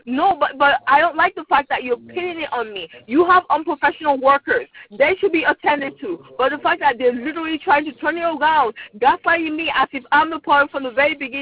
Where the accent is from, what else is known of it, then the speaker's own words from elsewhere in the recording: Sierra Leone; English is a second language; I'm from Sierra Leone, West Africa.